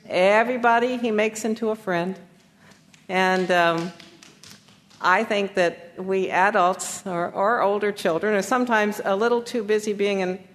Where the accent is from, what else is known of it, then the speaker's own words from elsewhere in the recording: the South, United States; And I lived in the North for many, many years as a Southerner